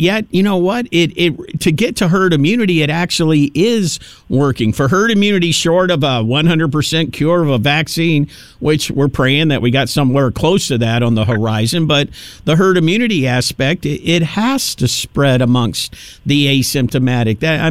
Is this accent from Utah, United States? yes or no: no; Tennessee, United States; Because that's where I'm from. I'm from Tennessee.